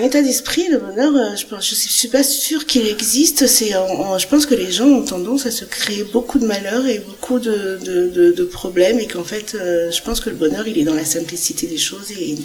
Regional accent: Nîmes, Occitanie, France

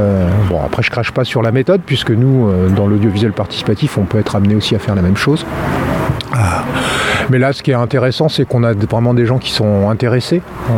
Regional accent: Orléans, Centre-Val de Loire, France; je viens d'Orléans.

